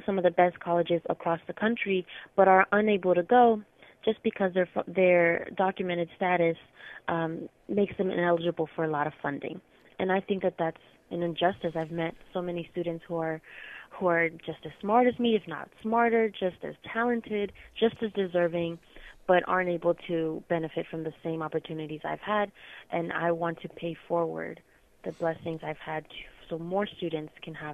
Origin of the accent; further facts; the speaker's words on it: United States; born there; being that I am documented, that I was born in the United States and have citizenship.